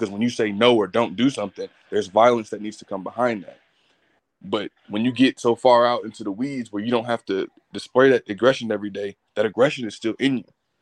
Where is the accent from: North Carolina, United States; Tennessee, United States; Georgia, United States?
North Carolina, United States; I went to a white school. I'm from North Carolina. I went to a white school.